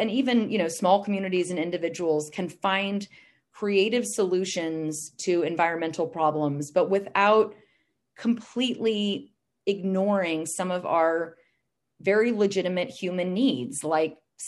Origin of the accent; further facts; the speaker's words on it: San Antonio, Texas, United States; not least because I'm from San Antonio